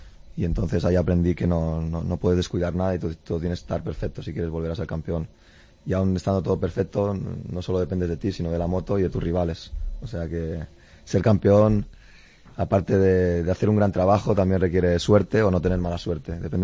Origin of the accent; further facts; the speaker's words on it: Balearic Islands, Spain; Yo soy español, soy también mallorquín, y pronto celebraré mi título en mi isla donde nací.